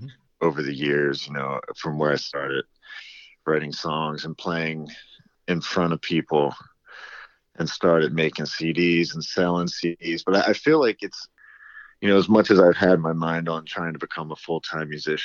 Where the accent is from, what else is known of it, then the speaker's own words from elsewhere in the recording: New Jersey, United States; now in Minnesota, United States; my brother and I grew up in South Jersey, and I moved out to Minnesota in the year 2000